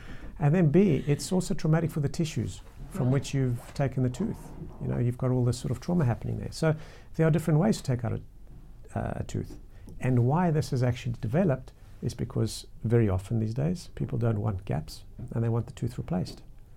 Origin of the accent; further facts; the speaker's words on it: Zimbabwe; obviously, I grew up in Zimbabwe